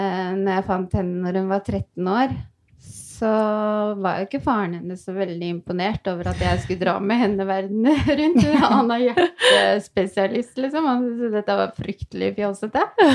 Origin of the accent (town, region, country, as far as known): Tyristrand, Buskerud, Norway